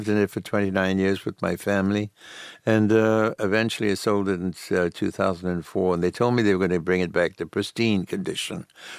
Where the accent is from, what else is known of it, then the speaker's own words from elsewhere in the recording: Leicester, East Midlands, United Kingdom; you know, David and Richard Attenborough come from my hometown in Leicester.